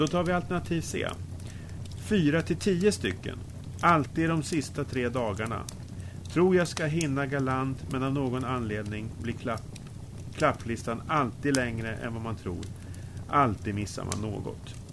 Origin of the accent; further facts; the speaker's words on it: Örebro, Örebro County, Sweden; now in Norrköping, Sweden; jag är från Örebro, mitt i Sverige. Jag är lite lagom och nu är jag i Norrköping